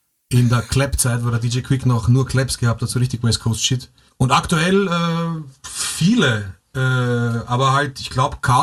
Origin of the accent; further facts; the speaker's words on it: Vienna, Austria; Es gab halt, zumindest bei uns in Wien, gab es halt nicht wirklich was.